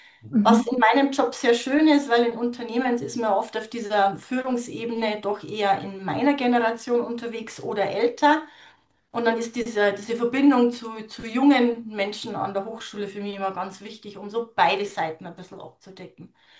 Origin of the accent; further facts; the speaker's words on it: Bavaria, Germany; wenn man bei uns in Niederbayern sagt